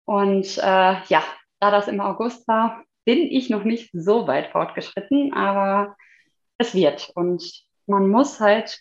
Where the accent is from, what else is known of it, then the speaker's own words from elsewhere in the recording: North Rhine-Westphalia, Germany; ich komme aus dem Ruhrgebiet, also quasi aus dem Herzen des Ruhrgebietes. Und ich bin 30 Jahre alt